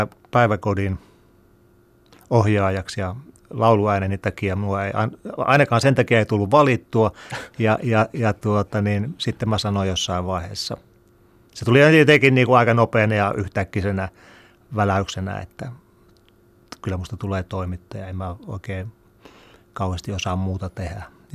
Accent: Keuruu, Central Finland, Finland; also born or lived in Lappeenranta; kun mä olin 6 vuotta, niin me muutettiin tuolta Lappeenrannasta Keuruulle

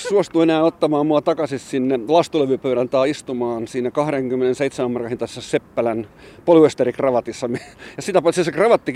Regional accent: Siikainen, Satakunta, Finland; accent: Northern Satakunta dialect; Että meillä Siikaisessa, niin meillä ei ole ikinä lentänyt semmoista lintua taivaalla, joka olisi Varis. Ei ikinä, että kyllä se on ollut Vares aina.

